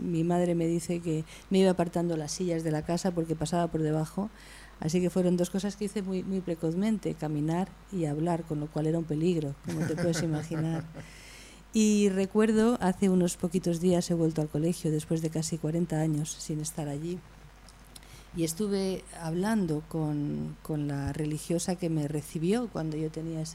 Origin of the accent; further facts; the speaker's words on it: Elche, Valencian Community, Spain; Elche para mí es mi ciudad, es el lugar que me vio nacer, donde nacieron mis padres, donde nacieron mis abuelos, mis hermanos, donde todavía viven mis primos, mis tíos